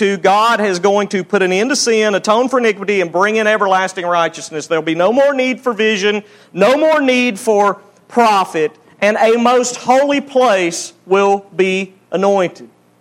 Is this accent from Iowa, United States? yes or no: no; Alabama, United States; Now, I know we're from Alabama, but most of you people can add 62 and 7, that's 69.